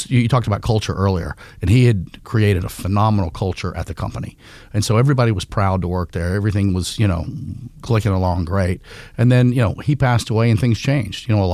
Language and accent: English; the South, United States; And growing up in the South, you know, it doesn't matter what soft drink you're drinking, do you want a Coke?